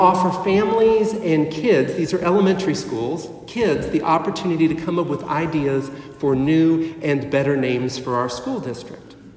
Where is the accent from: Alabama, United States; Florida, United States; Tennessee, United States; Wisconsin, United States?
Alabama, United States; I could come and say, hey, I'm from Alabama.